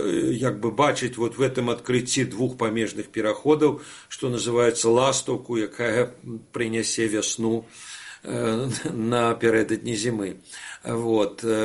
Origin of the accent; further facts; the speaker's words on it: Belarus; тогда мы памятаем, белорусы были вовле чемпионами по отриманию шенгенских визов